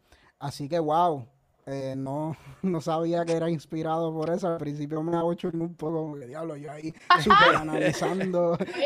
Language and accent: Spanish; Levittown, Puerto Rico; Tú sabes, yo soy de Levittown y no te pierdes mucho, en verdad.